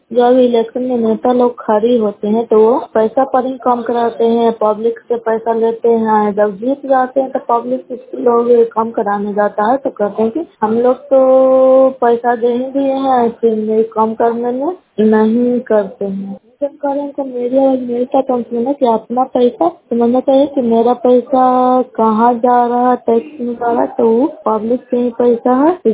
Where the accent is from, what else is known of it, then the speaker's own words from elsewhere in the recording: Bihar, India; नालंदा जिला नगर ब्लॉक कला पंचायत की निवासी हूँ।